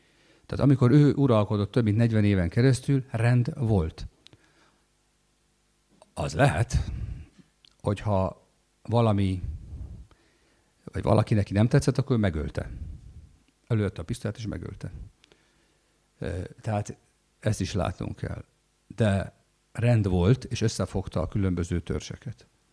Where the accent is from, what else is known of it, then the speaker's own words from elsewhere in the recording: Libya; Ugye én Líbiában nőttem fel, ahol ugye törzsi társadalmak vannak, olyan 120 törzs él körülbelül Líbiában.